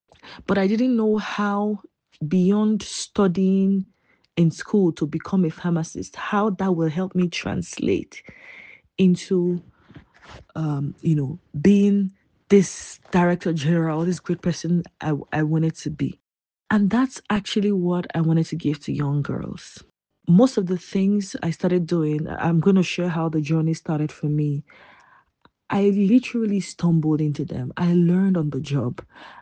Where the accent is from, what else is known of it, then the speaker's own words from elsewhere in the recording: Nigeria; I will go ahead to describe myself as a Nigerian pharmacist who did not follow the regular path.